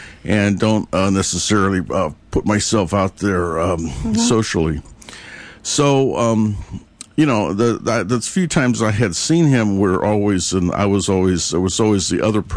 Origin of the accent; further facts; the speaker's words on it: San Francisco, California, United States; And what it was is I grew up in San Francisco